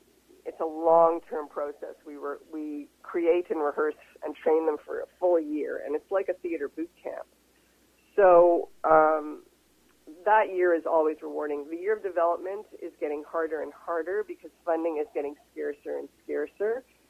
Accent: Montreal, Quebec, Canada; moved away as an adult; also born or lived in Toronto; now in Vancouver, Canada; I grew up in Montreal, and I started my professional career there as a kid actor, and then I went to Toronto when I was, I think, about 18 or 19 years old, and I was there for 16 years.

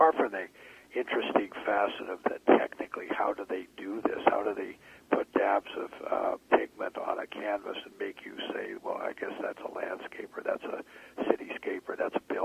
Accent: United States; from the time I grew up in the United States, but from the time I was young, there was something about art that just spoke to me.

